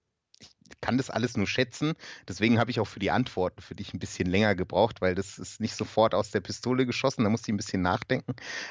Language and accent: German; Bavaria, Germany; ich komme ja aus Oberfranken eigentlich